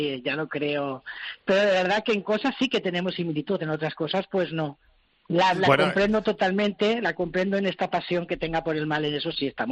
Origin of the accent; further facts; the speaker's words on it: Valencia, Valencian Community, Spain; born there; Yo soy valenciana de raíces, he nacido en Valencia, pero mis padres son castellanos, inmigrantes en su día de Castilla-La Mancha, vinieron a Valencia y yo nací aquí.